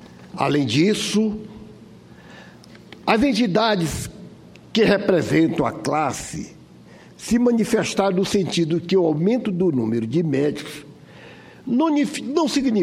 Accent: Bacabal, Maranhão, Brazil; Bacabal, minha terra natal, minha querida terra, tem mais de 110 mil habitantes.

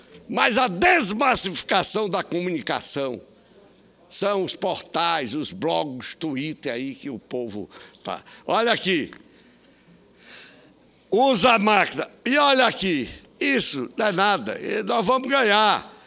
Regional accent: Piauí, Brazil; eu sou lá do Piauí, quando a gente mata o pau, mostra a cobra

